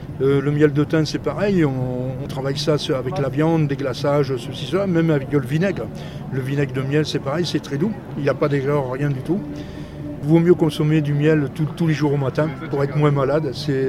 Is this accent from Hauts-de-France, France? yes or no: yes; Hauts-de-France, France; chez nous, dans le Nord-Pas-de-Calais, Picardie, quand vous voyez, c'est des champs industriels